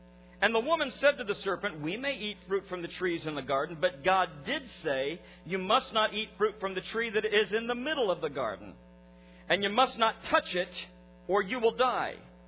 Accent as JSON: {"language": "English", "region": "Midwest", "country": "United States", "tie": "born or raised there", "said": "Now, I grew up in the Midwest where on May Day we'd put little baskets of candy on people's porches and we'd ring the doorbell and run."}